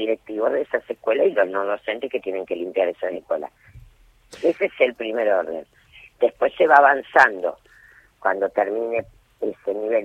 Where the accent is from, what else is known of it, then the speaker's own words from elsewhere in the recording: Santa Fe, Argentina; yo soy santafesina